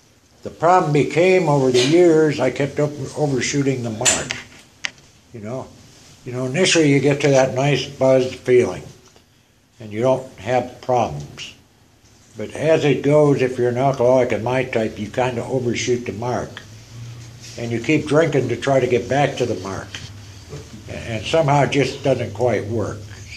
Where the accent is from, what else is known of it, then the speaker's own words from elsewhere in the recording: Detroit, Michigan, United States; I was born in Detroit, Michigan, one of the few white folks from that area now. I grew up and went through high school and university there.